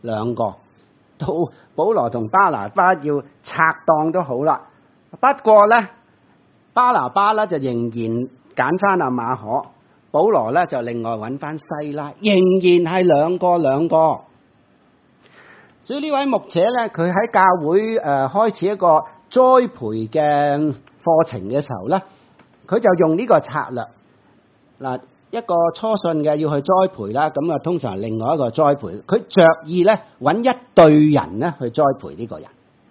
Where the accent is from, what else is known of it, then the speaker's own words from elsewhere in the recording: China; 你没有想过我们中国人婆媳的关系可能是很论尽